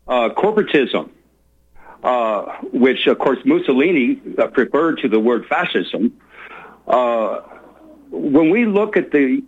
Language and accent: English; United States; So, I mean, as an American, I must tell you, I was raised with the idea that individualism was good